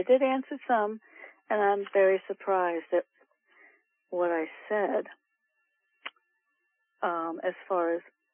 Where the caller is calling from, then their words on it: Connecticut, United States; Connecticut.